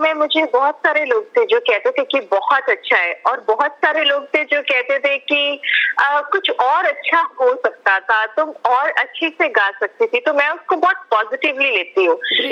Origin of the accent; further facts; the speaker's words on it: Raipur, Chhattisgarh, India; मैं रायपुर छत्तीसगढ़ से हूँ तो वहां पर हमारा एक शो हुआ था